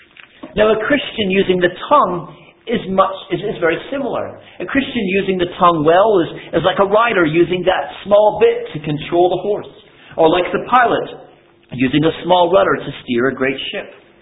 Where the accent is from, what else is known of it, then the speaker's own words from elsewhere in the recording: Canada; Growing up in Canada as a boy